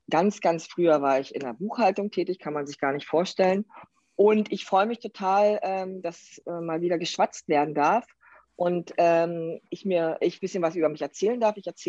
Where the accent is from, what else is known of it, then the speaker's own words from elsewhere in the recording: East Germany, Germany; ich komme ja aus dem Ostteil Deutschlands, ja, aus der DDR.